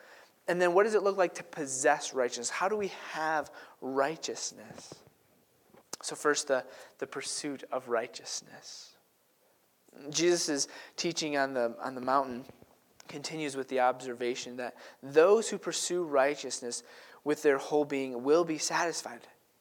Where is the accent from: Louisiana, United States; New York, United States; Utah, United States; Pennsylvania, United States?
New York, United States; While I was growing up in New York, we would take a yearly trip out to my grandparents' cottage that was on a lake.